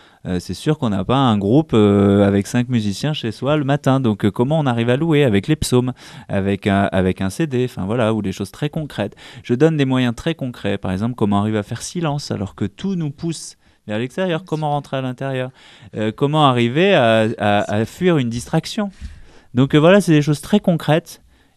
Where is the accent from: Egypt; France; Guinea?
France; Occitanie; now in Paris, France; moi, je viens de la province, hein, je viens de l'Ariège, mais maintenant que je suis à Paris